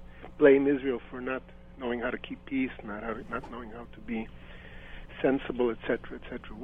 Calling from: Switzerland; Yes, hello. I'm calling from Switzerland. I've been listening for over 20 years.

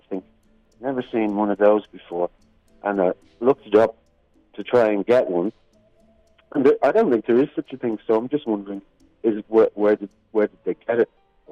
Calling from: Ireland; I'm calling from across the Atlantic.

